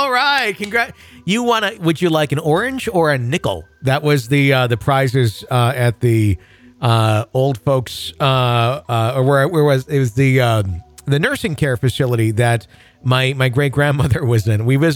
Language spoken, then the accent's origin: English; Wisconsin, United States; But this was like circa 1987 at the, called the Lutheran Home in my hometown in Wisconsin.